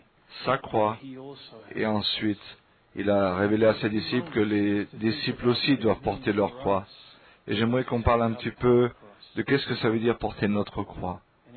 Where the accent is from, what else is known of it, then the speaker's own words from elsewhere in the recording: England, United Kingdom; Même si je suis d'Angleterre, ça c'est vraiment ma famille et ma maison.